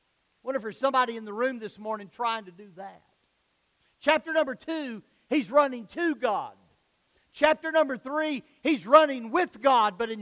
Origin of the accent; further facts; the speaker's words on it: Alabama, United States; I'm from Alabama, okay? I know you can already pick up on my northern accent.